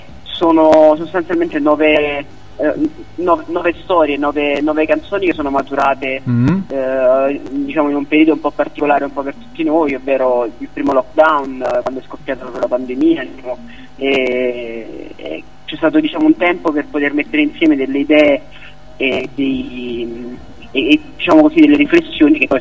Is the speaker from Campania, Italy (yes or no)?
yes; Naples, Campania, Italy; Io sono un cantautore, prima di tutto, e vengo da Napoli.